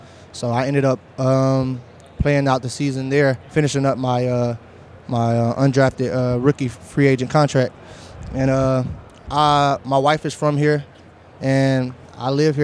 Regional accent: Johnston, South Carolina, United States; I grew up in a small town called Johnston, South Carolina.

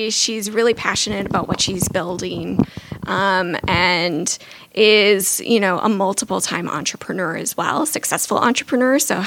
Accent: Milwaukee, Wisconsin, United States; I'm originally from Milwaukee.

